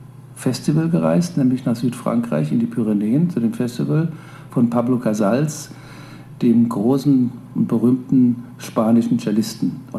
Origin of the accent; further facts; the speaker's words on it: Wiesbaden, Hesse, Germany; Ich bin ja gebürtiger Wiesbadener.